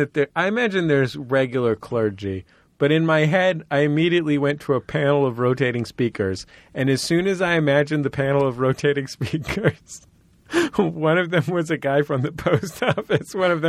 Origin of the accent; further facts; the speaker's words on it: San Francisco, California, United States; San Francisco.